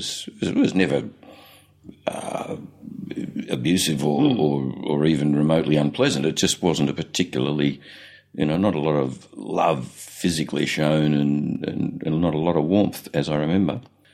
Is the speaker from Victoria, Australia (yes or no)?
yes; Elsternwick, Victoria, Australia; born there; So I was born in Elsternwick at Hopetoun Hospital, I believe, but I could have that wrong.